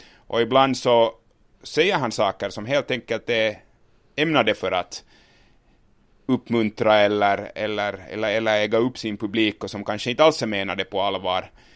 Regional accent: Finland; now in United States; Och en kvinna tyckte att jag borde åka tillbaka till Finland när jag sa att jag kommer från Finland.

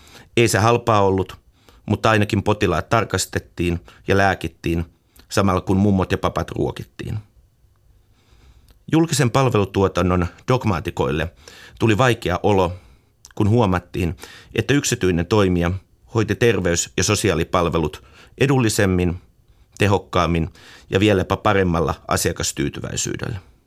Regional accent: Helsinki, Uusimaa, Finland; oman kotikaupunkini konservatiivisena tunnettu Taksi Helsinki

